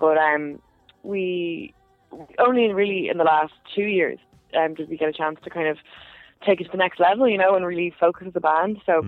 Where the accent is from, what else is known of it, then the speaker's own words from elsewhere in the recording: Bray, County Wicklow, Ireland; we're all from Bray, like it's a pretty small town, and we all lived very near each other